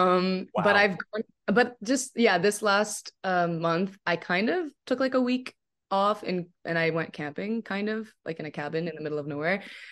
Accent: Canada; now I'm in a different part of the world because I'm from Canada.

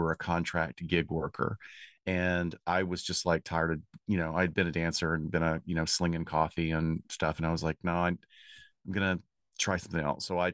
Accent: Alabama, United States; also born or lived in Chicago; now in Los Angeles, United States; I came to LA back in 1987. I had been in Chicago for a few years. I grew up in Alabama.

